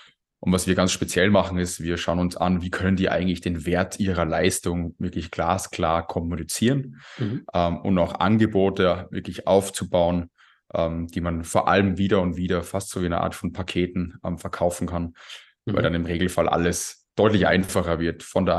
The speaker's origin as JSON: {"language": "German", "region": "Salzburg", "country": "Austria", "said": "bin Österreicher, bin Salzburger. Ich versuche meinen Dialekt einigermaßen in Grenzen zu halten."}